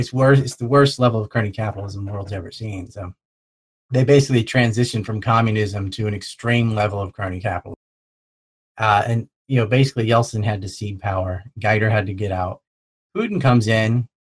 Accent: North Carolina, United States; I'm from North Carolina.

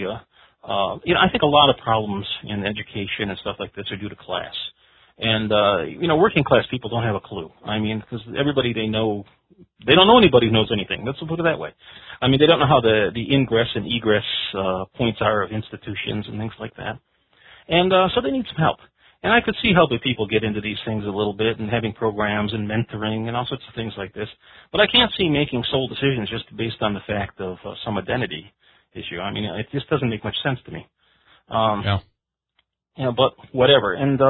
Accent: Detroit, Michigan, United States; I mean, I'm from Detroit, which was predominantly a black city at that time

